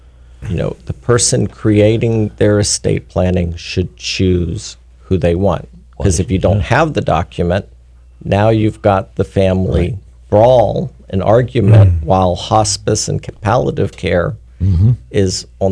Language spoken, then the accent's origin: English; Stuart, Florida, United States; I grew up here in Stewart. Went to J.D. Parker, Stewart Middle School, Martin County High School. Went to UF